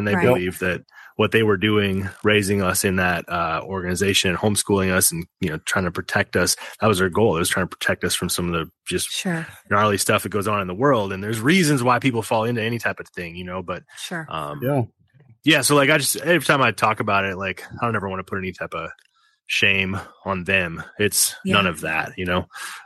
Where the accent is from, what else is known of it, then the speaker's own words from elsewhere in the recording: Wisconsin, United States; also born or lived in Nashville; I'm born and raised in Wisconsin. Spent about 9 years in Nashville, and I'm living in Milwaukee right now.